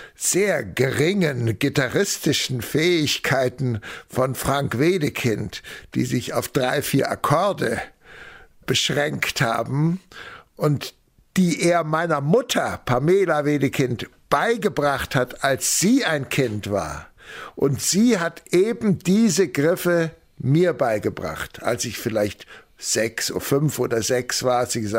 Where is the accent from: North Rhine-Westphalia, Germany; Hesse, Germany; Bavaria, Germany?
Bavaria, Germany; Ambach; also born or lived in St. Heinrich; Am Starnberger See geboren bin ich in St. Heinrich, einem kleinen Ort am südlichen Ende des Sees, und dann später aufgewachsen in Ambach. Und Ambach ist ein Kultort, wo ganz viele Leute gewohnt haben und immer noch wohnen, und ein besonderer Ort.